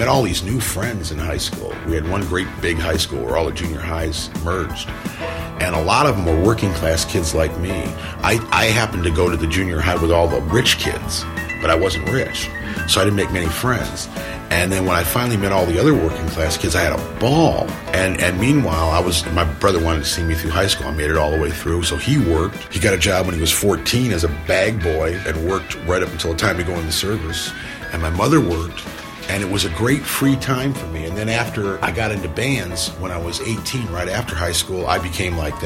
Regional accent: Ann Arbor, Michigan, United States; growing up with the influence of Motown, growing up in Ann Arbor, which I did, and I could hear WLAC from Nashville, which was a big R&B station.

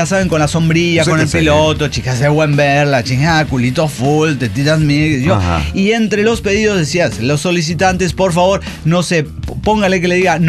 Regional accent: Oaxaca, Mexico; de Oaxaca, México.

